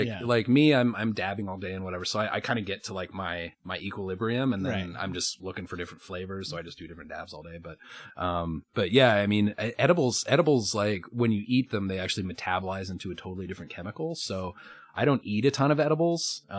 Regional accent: Colorado, United States; So I'm from Colorado

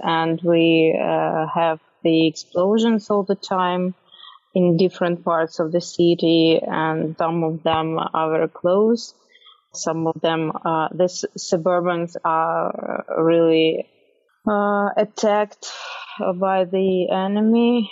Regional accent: Kyiv, Ukraine; It's my hometown.

